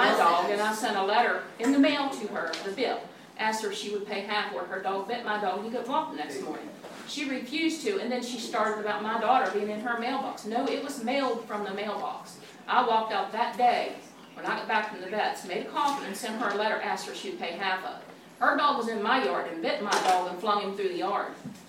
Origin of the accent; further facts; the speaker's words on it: Baltimore, Maryland, United States; You don't want to mess with me. I'm from Baltimore.